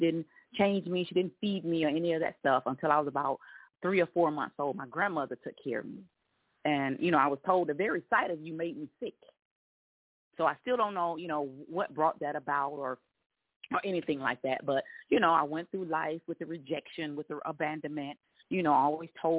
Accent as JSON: {"language": "English", "town": "Rome", "region": "Georgia", "country": "United States", "tie": "born there", "said": "But I was born in Rome, Georgia."}